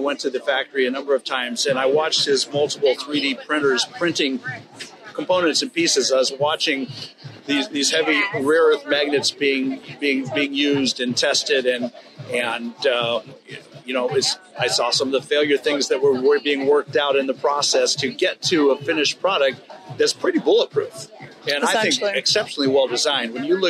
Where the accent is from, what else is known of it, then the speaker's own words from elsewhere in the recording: Florida, United States; I'm coming from South Florida.